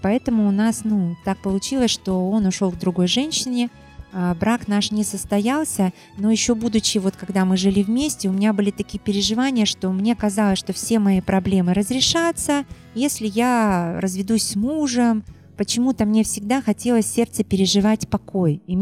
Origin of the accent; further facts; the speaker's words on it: Onega, Arkhangelsk Oblast, Russia; Родилась я в Архангельской области. Есть такой город недалеко, Онега. Проживала в семье.